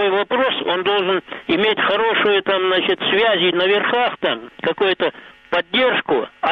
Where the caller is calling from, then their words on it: Dzhankoi, Crimea, Ukraine; вот я из Жанкоя